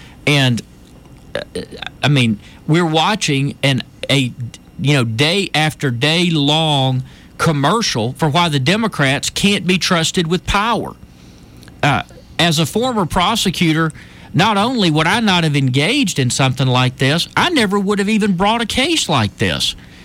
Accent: Elba, Alabama, United States; also born or lived in Montgomery, United States; It's home for me. I grew up in the Wiregrass. I grew up in Elba. I lived in Montgomery for 20 years

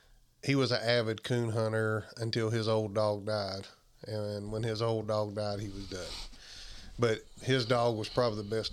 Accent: Webb, Alabama, United States; I'm from Southeast Alabama. If most people should know that, if they don't already, from a little community called Webb, Alabama.

